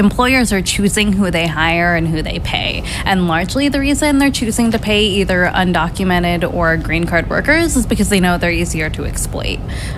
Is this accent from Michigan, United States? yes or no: no; Washington, United States; I am from Washington State.